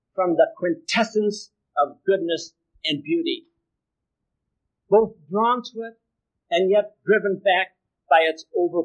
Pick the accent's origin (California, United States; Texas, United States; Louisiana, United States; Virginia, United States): California, United States; It was my very first, for I come from California.